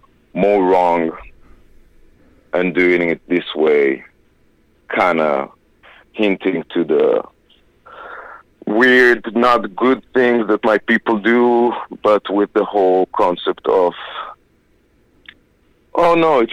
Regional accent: Israel; so I'm from Israel.

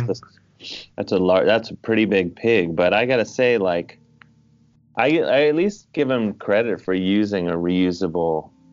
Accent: University Heights, Ohio, United States; I grew up in University Heights, Chris, as you may have recall.

